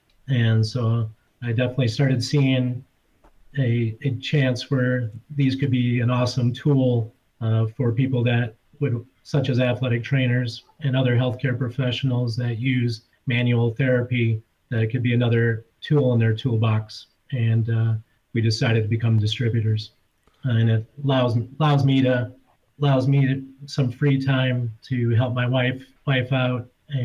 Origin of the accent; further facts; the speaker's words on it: Marshfield, Wisconsin, United States; in our hometown, in my hometown in Marshfield, Wisconsin.